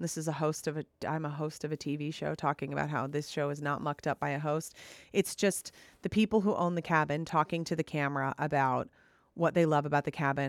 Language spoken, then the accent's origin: English; Minnesota, United States; Because, you know, I live in Minnesota. I grew up in Minnesota.